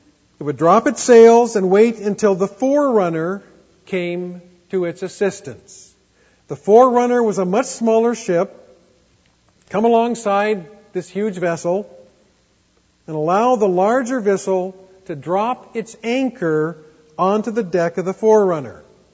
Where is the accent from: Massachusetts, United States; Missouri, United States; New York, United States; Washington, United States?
Washington, United States; Seattle; I remember when I was a kid, I was brought up in Seattle.